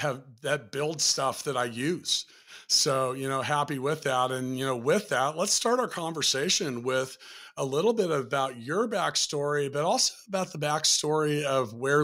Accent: Kansas, United States; Well, I'm from Kansas, so I try not to say y'all

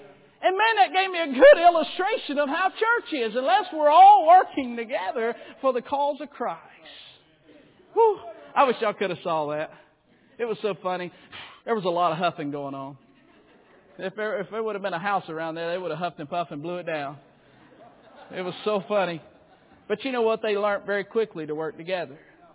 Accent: Alabama, United States; I was from Alabama, Florida side of the world. I was different.

